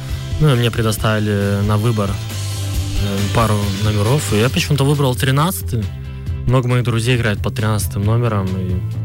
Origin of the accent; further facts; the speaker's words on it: Chita, Zabaykalsky Krai, Russia; now in Belgorod, Russia; Да, замечательный город Чита, но жаль, оттуда все уезжают.